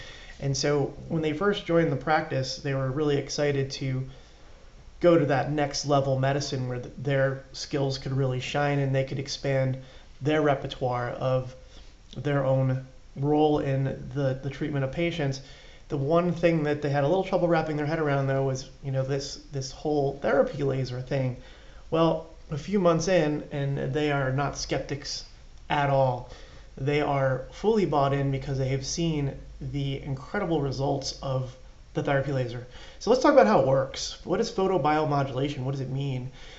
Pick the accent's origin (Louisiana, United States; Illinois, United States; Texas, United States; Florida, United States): Florida, United States; Viera; a brand new facility in my hometown of Viera, Florida.